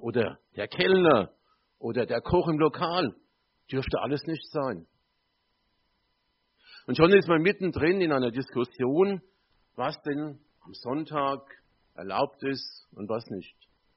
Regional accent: Groß-Zimmern, Hesse, Germany; Ich komme aus Großzimmern, ist gerade hier über den Berg

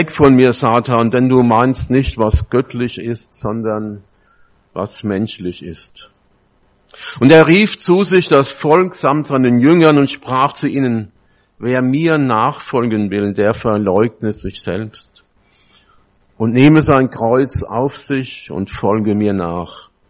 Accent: Oberkreuzbach, Hesse, Germany; born there; Ich bin geboren in Oberkreuzbach im Odenwald, wohne in Großzimmern, bin 64 Jahre alt, von Beruf Erzieher, seit fast einem Jahr in Rente. Ehrenamtlich Prediger, meistens in evangelischen Kirchen

